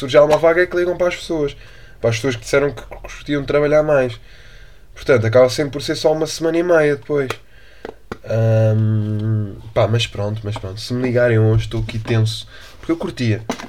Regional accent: Lisbon, Portugal; Vocês sabem que eu sou aqui da zona de Lisboa, para quem me ouve de fora, e as minhas costas são o Rio Tejo.

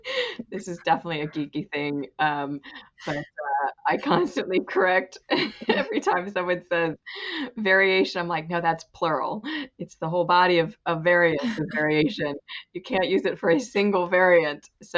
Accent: New York, United States; I'm actually from upstate New York in the lower Adirondacks. That's where I grew up on the side of a mountain.

